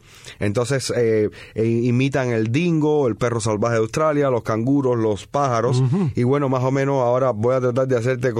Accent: Cuba; lo que nosotros como cubanos conocemos como huira, ¿no?

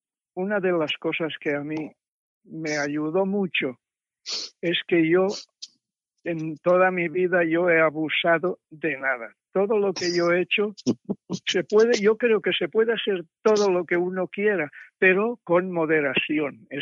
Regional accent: Barcelona, Catalonia, Spain; born there; Yo nací en Barcelona. Allí... todas mis familias se habían ido poco a poco de Navarra. Eran de Navarra

